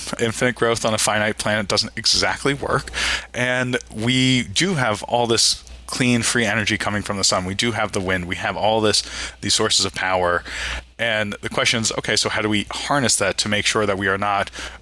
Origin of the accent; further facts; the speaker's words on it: California, United States; And my home state of California has done a huge work on it.